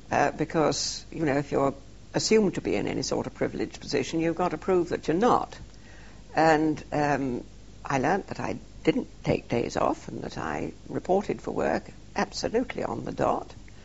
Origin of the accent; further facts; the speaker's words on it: Cambridge, East of England, United Kingdom; born there; Well, I was born in Cambridge in 1920 to...